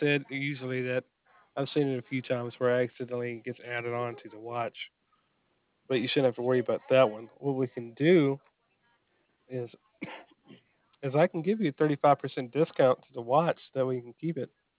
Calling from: Montgomery, Alabama, United States; Well, I'm from Alabama.

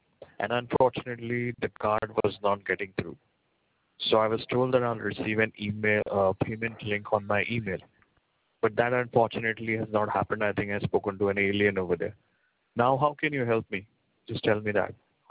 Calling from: India; and I'm calling from India.

